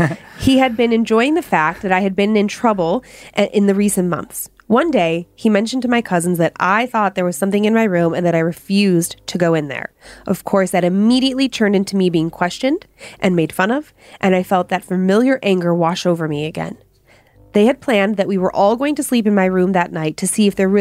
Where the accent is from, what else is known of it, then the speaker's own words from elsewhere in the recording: Hawaii, United States; Growing up in Hawaii was fun and full of amazing adventures.